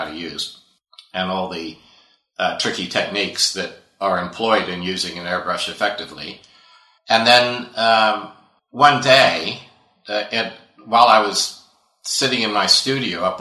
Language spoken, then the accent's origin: English; San Francisco, California, United States; I was born and raised in San Francisco.